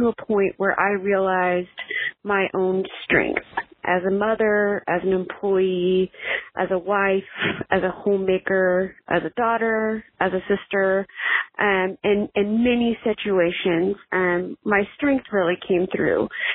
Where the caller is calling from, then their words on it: Dallas, Texas, United States; I am calling from Dallas, and I love this idea.